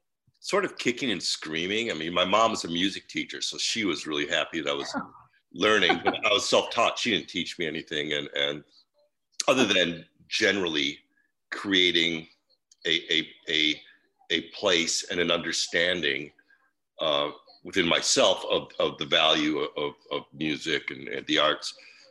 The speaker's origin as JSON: {"language": "English", "town": "Chicago", "region": "Illinois", "country": "United States", "moved": "as an adult", "lives_now": "Seattle, United States", "said": "Hiro Yamamoto and I moved from Chicago to Seattle. And around college age, I was 21, he was 20. And we just wanted to move far away from Chicago."}